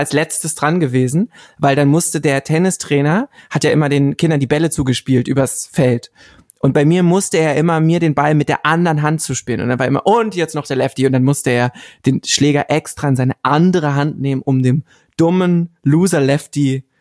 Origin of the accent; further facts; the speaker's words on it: Berlin, Germany; ich komme ja wirklich aus dem Rand von Berlin. Also wenn man sich das vorstellt, ist es der Südosten.